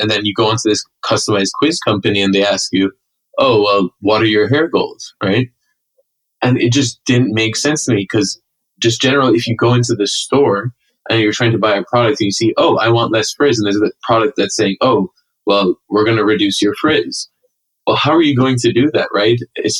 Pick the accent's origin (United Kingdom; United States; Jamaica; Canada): Jamaica; So I just graduated from college, and I'm actually from Jamaica.